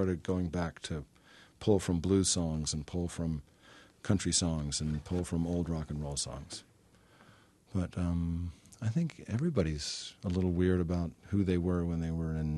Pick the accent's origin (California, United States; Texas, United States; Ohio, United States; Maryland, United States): Maryland, United States; Baltimore; when I grew up in Baltimore and stuff like that.